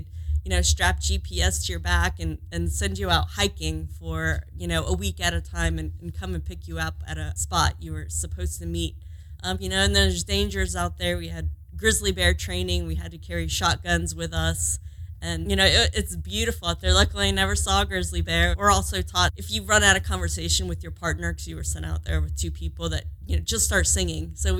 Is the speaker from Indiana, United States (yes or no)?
no; Dayton, Ohio, United States; So I grew up in Ohio near Dayton. I went to Wright State University.